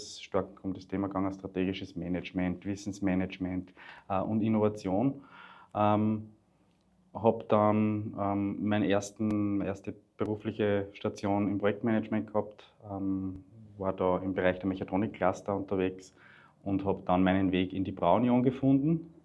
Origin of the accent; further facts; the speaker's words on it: Linz, Upper Austria, Austria; auch meiner Heimatstadt Linz wieder ein eigenes Bier zu geben